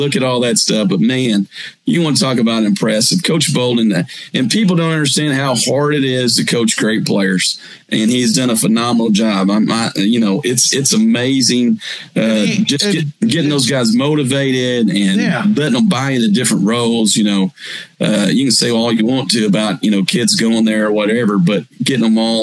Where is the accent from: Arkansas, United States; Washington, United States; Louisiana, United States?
Arkansas, United States; Alma; I'm from Alma, for God's sake.